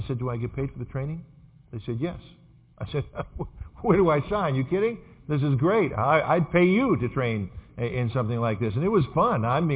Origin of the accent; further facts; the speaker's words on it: Maryland, United States; I grew up on the East Coast in Maryland, just south of here, and about 20 minutes outside of Washington, D.C.